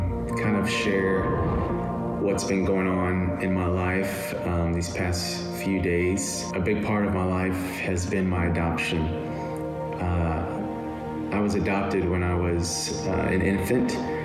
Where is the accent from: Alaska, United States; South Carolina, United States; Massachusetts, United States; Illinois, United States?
South Carolina, United States; Rock Hill; born there; I was born on January 3rd, 1985 in Rock Hill, South Carolina.